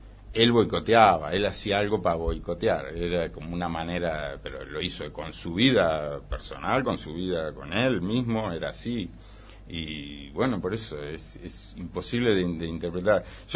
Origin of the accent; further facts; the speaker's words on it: Argentina; todo lo argentino nos representa como argentino